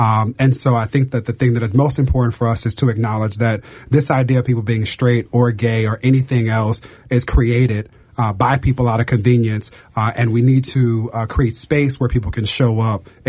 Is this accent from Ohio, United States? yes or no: no; Inglewood, California, United States; and I'm from Inglewood, California, so I appreciate it.